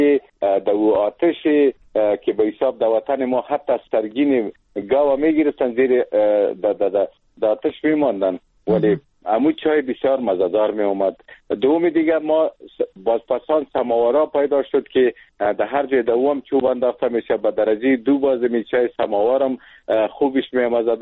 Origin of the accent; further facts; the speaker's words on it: Alingar, Laghman, Afghanistan; از این چای که ما خود ما خوردیم در یک منطقه است به نام کلمان میگه در ولسوالی الینگار ولایت لغمان